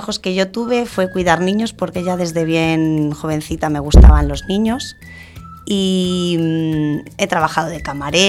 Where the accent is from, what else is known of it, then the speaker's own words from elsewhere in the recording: Toledo, Castilla-La Mancha, Spain; Pues yo nací en Toledo, en la capital.